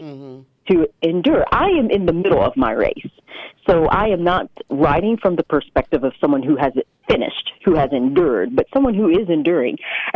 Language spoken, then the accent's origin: English; Knoxville, Tennessee, United States; I am a native to Knoxville, so I have lived here now 6 years, I believe, and yes, so we moved from Knoxville, Tennessee, and my husband is from West Tennessee, but I am a native East Tennessee